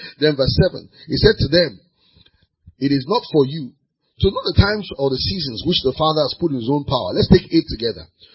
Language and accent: English; Osasa, Nigeria; English is a second language; I know I'm from Osasa, Nigeria, but I still know.